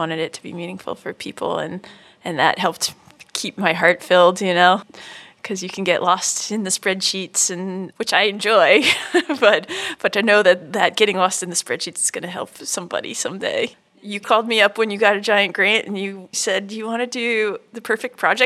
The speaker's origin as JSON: {"language": "English", "town": "Gakona", "region": "Alaska", "country": "United States", "tie": "born or raised there", "said": "Originally, I grew up in Gakona, Alaska."}